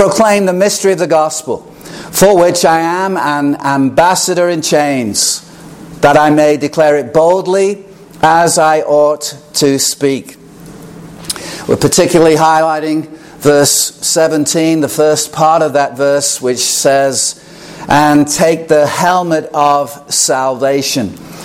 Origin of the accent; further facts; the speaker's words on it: England, United Kingdom; I grew up in England, as many of you know